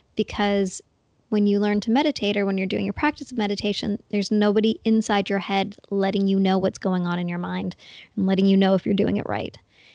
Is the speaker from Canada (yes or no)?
yes; Toronto, Ontario, Canada; I grew up right in Toronto, Canada